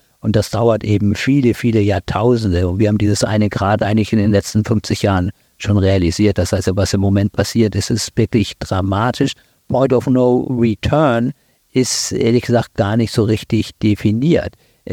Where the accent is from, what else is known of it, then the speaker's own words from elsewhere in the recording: Hamburg, Germany; born there; ich bin ja in Hamburg geboren, wahrscheinlich hört man es auch.